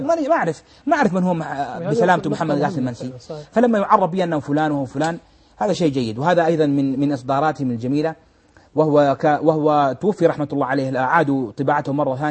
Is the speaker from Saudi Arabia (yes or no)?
yes; Saudi Arabia; بل هناك رسائل سبقتها عندنا في السعودية وفي غيرها